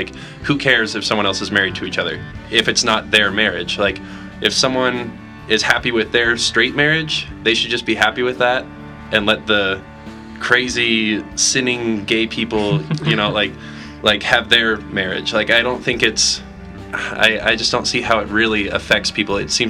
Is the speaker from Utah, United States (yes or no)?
yes; Utah, United States; and I grew up in Utah having a lot of LDS friends and kind of like having the same conversations that we have in the play